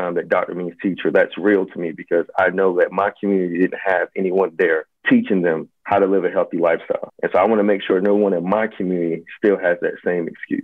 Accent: Virginia, United States; I grew up in a single-parent household. We were poor. You know, I grew up in Virginia.

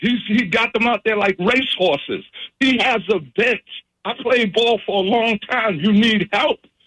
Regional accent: New York City, New York, United States; I grew up in Harlem.

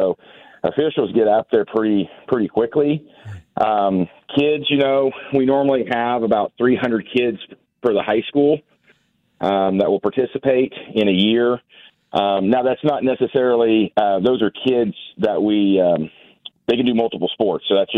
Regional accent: Argonia, Kansas, United States; I grew up in a small town called Argonia, Kansas.

